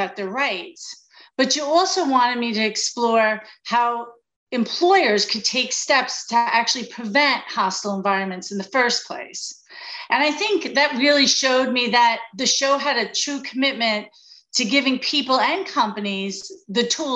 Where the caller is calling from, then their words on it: Glassboro, New Jersey, United States; I'm coming from Glassboro, New Jersey, down in South Jersey, right by Rowan University.